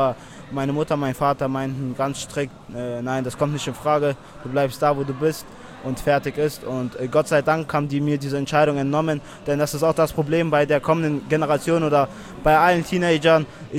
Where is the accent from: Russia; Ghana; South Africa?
Russia; Dagestan; now in Germany; aber hauptsächlich war die Inspiration meine Heimat Dagestan. Da ist es Nationalsport, Volkssport und meine Eltern haben da auf jeden Fall viel Mühe reingegeben.